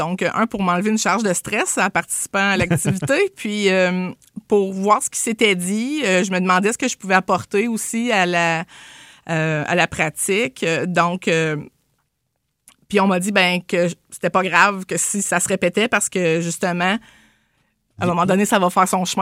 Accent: Quebec, Canada; je suis pas originaire d'ici. Je viens de la Mauricie. Et puis, c'est ça. J'étais venue pour une année travailler à l'école, mais ça fait 20 ans.

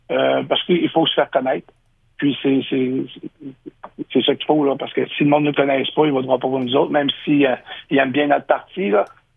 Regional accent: Quebec City, Quebec, Canada; moved away as an adult; now in Ottawa, Canada; je suis originaire de Québec, fait que c'est pour ça que je parle français, même si mon nom est anglophone, là. J'ai vécu 20 ans à Québec, et je suis déménagé à Ottawa, là, 20 ans. Je demeure dans la région, ça fait plus de 32 ans

